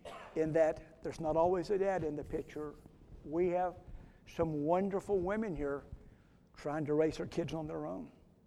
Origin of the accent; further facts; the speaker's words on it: South Carolina, United States; now in Texas, United States; I'm proud to be in Texas now, although I was originally born and raised in South Carolina, just a couple of miles from where William B. Travis was from.